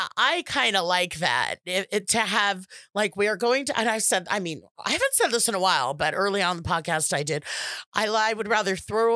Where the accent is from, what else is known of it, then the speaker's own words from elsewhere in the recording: the South, United States; accent: Southern; My Southern accent that we got.